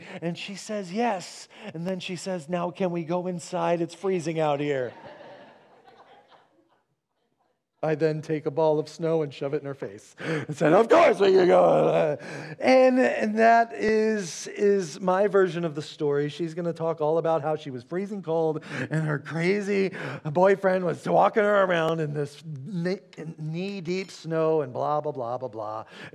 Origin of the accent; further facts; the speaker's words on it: Texas, United States; I grew up in Texas not knowing this four-letter word that you guys get to experience every year called snow.